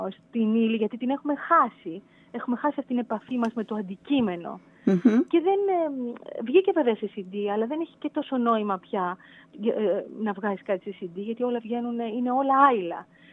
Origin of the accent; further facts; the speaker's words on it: Crete, Greece; επειδή είμαι από την Κρήτη, κάπως η προφορά μοιάζει σε κάποιον